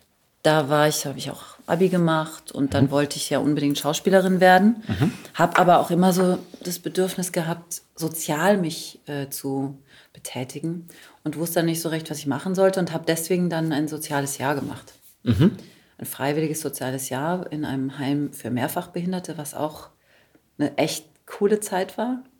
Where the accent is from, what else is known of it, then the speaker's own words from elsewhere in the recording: Taunusstein, Hesse, Germany; also born or lived in Karlsruhe; Genau, ich bin in Karlsruhe geboren. Dann haben wir da, 3 Jahre oder knapp 4 Jahre gewohnt. Und dann sind wir nach Taunusstein bei Wiesbaden gezogen.